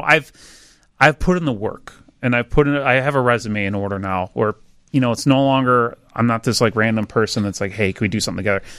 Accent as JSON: {"language": "English", "town": "Chicago", "region": "Illinois", "country": "United States", "tie": "born or raised there", "said": "It's a Chicago icon. I'm born and raised in Chicago. So it's like, this is what I know."}